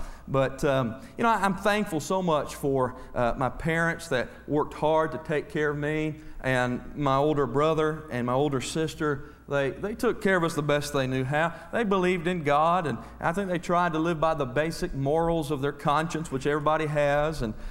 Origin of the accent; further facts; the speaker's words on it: Tampa, Florida, United States; born there; Well, I was born in Tampa in March of 1980.